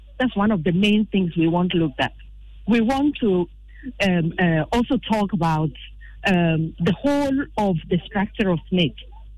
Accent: Ghana; And for our own good as Ghanaian people, working people, let's suggest these and propose these restructuring

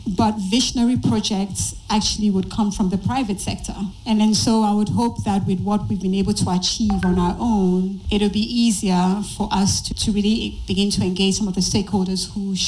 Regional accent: Ghana; I think that it's a shame that as a Ghanaian, if you've seen that this is possible, the least that we can do as citizens

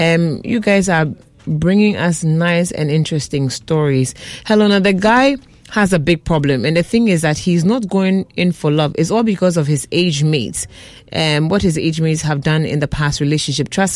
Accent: Lagos, Nigeria; from East Lagos.

